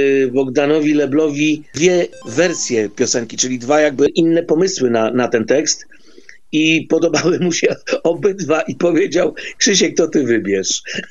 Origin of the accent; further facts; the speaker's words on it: Olsztyn, Warmian-Masurian Voivodeship, Poland; also born or lived in Białystok; no to oczywiście Olsztyn, w którym wychowałem się, Białystok, w którym urodziłem i skończyłem studia